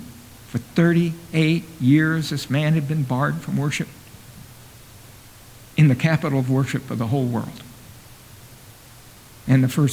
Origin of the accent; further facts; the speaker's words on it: Oklahoma, United States; I'm from Oklahoma. They got this word down there.